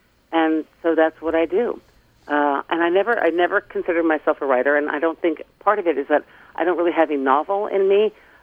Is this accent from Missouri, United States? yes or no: no; Brooklyn, New York, United States; now in Millerton, United States; I grew up in Brooklyn Heights, Pataduke in Brooklyn Heights, but I never belonged there. I never, ever, ever belonged in the city, and eventually met a man from the Hudson Valley and married him and moved to Chatham.